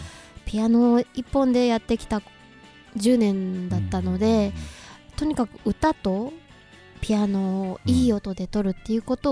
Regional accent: Nerima, Tokyo, Japan; also born or lived in Ehime; 愛媛生まれ、東京の練馬育ちで

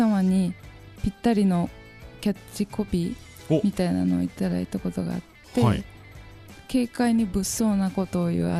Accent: Amagasaki, Hyogo, Japan; 出身は尼崎になるんですけど

